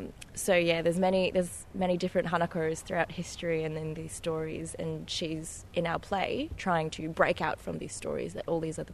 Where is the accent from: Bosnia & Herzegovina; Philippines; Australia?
Australia; growing up in Australia, I would hardly ever see